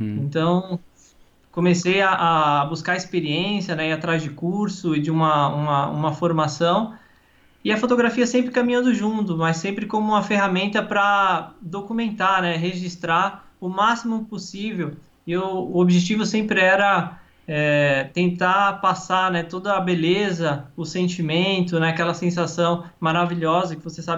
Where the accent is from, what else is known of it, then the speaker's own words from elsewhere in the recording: São Paulo, Brazil; born there; eu nasci em São Paulo, na capital, né?